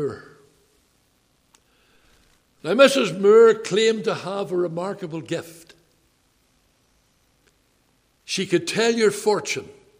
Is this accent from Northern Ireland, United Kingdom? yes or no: yes; Belfast, Northern Ireland, United Kingdom; When I was a boy, growing up in Tigers Bay in North Belfast